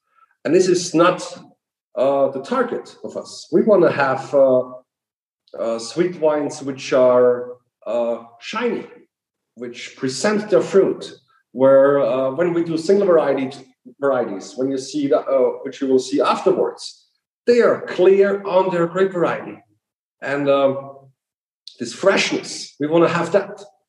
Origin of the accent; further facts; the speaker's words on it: Illmitz, Burgenland, Austria; Illmitz, my hometown, for them who don't know. It's on the east end of Lake Neusiedlersee.